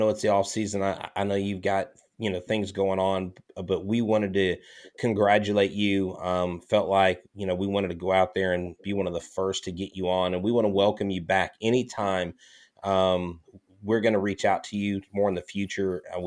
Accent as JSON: {"language": "English", "town": "Melbourne", "region": "Florida", "country": "United States", "tie": "born there", "said": "I actually was born in Melbourne, Florida. My dad actually grew up there in Melbourne, Florida, went to Mel High."}